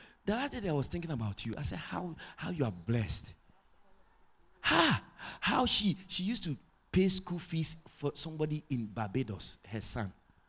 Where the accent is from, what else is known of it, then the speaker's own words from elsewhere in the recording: Queenstown, Pomeroon-Supenaam, Guyana; it's Guyanese. Guyanese to the bone. I come from Queenstown, Essequibo. That's where I come from.